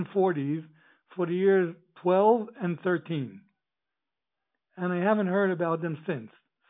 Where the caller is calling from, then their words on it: Israel; English is a second language; I'm calling from Israel.